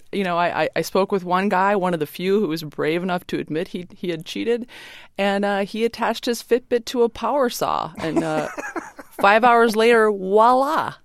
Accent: Minnesota, United States; The late, great Hubert Humphrey from my home state of Minnesota said

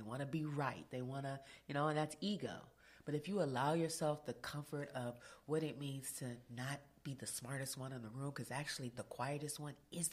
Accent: California, United States; Because the way I grew up in the Bay Area, and it's about character development.

